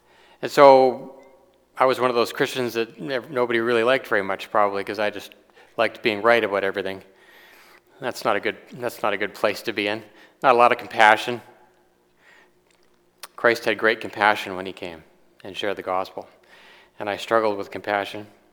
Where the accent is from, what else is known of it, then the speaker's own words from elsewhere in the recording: Victoria, British Columbia, Canada; born there; I was born in Victoria, BC. In early days, my family went to Victoria Gospel Chapel.